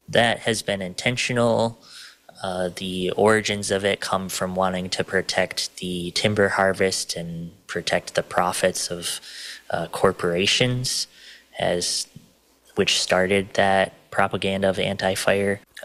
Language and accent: English; Wisconsin, United States; I come from the Red Cliff Band of Lake Superior, Chippewa.